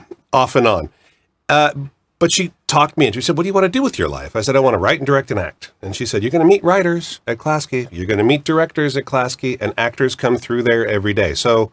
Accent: California, United States; also born or lived in Fremont / Long Beach; I'm all over California. My father worked for the state of California. Department of Fish and Wildlife, was in the Coast Guard. So we bumped around a bit from Fremont in the Bay Area to Long Beach

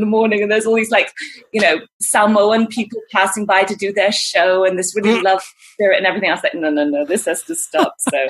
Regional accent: England, United Kingdom; accent: British; So I grew up in England and had a British accent, but as you hear it now, it doesn't really sound that British anymore.

